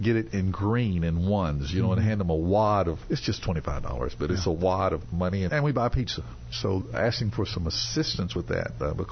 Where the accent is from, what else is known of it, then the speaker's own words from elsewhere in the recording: Charleston, West Virginia, United States; I grew up on Page Street in Charleston, West Virginia.